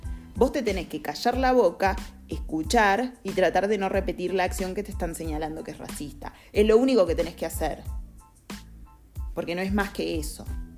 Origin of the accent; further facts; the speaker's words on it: Uruguay; now in Argentina; En mi caso sí yo soy de otro lado, soy uruguaya